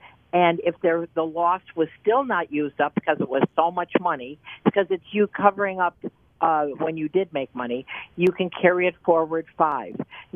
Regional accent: Detroit, Michigan, United States; now in Western New York, United States

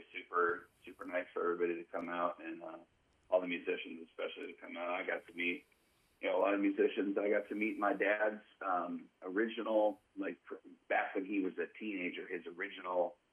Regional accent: Buffalo, Minnesota, United States; also born or lived in Waconia, United States; Well, I was born in Waconia, Minnesota, raised in Buffalo, Minnesota. My dad and mom, they were

